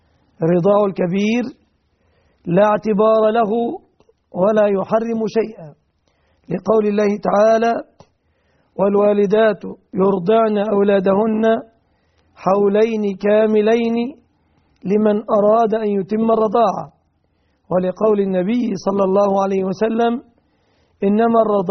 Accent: Egypt

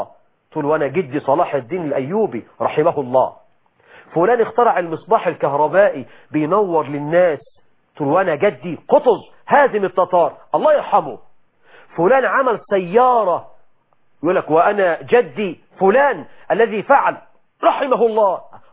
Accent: Egypt

